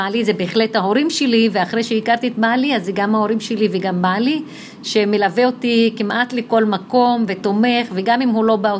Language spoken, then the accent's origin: Hebrew; Haifa, Haifa District, Israel; אני ילידת חיפה בישראל כמובן, גדלתי בשכונת ועדי נסנס, שכונה שנחשבת יחסית שכונת עוני בעבר